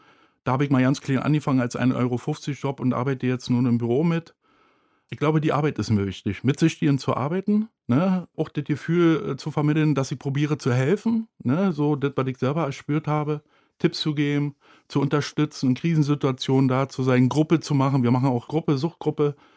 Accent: Berlin, Germany; Also vor dem Drogennehmen bin ich in Schöneberg aufgewachsen, Neuendorfplatz in der Nähe.

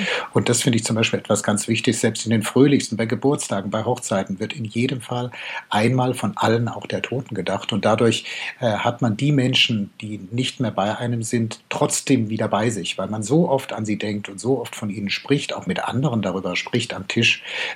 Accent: Southern Germany, Germany; moved away as an adult; now in Georgia; Ich komme, wie gesagt, aus Süddeutschland. Ich hatte also mit Osteuropa und Russland eigentlich nichts am Hut.

